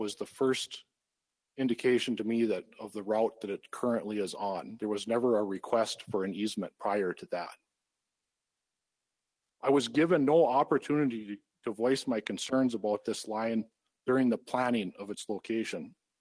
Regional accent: Ross, North Dakota, United States; I'm a farmer from Montreal County in Ross, North Dakota.

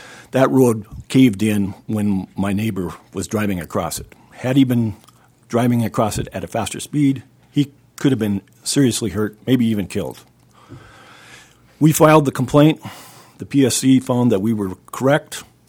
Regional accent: Underwood, North Dakota, United States; I'm from Underwood, North Dakota.

